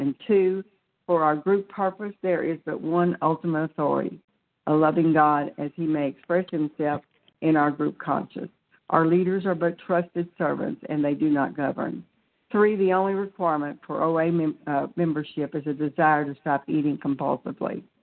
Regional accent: Pensacola, Florida, United States; I'm from Pensacola, Florida.

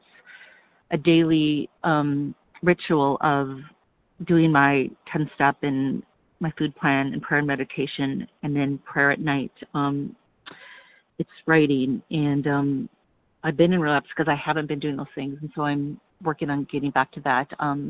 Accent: New York City, New York, United States; I am from New York City.

